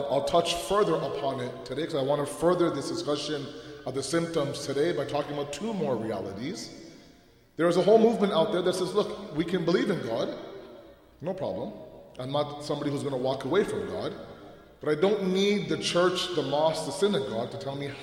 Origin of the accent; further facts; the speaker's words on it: Toronto, Ontario, Canada; born and raised in Toronto, went to uni in Toronto, worked for corporate in Toronto